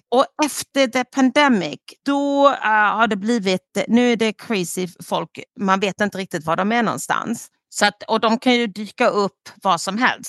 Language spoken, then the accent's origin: Swedish; Sweden; så frågade han mig, var är du ifrån? Ja, Sverige.